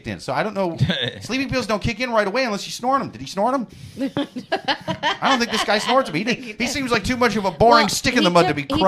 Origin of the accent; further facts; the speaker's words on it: United States; I'm an American.